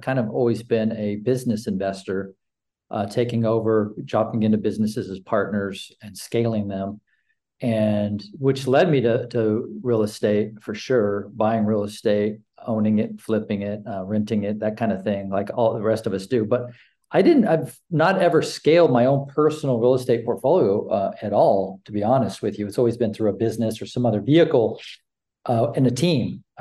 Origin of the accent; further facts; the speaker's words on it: Arkansas, United States; But I'm an Ozark boy at heart. I was raised in the Ozarks in Northwest Arkansas, Beaver Lake area, anyone that's been in the War Eagle area, et cetera.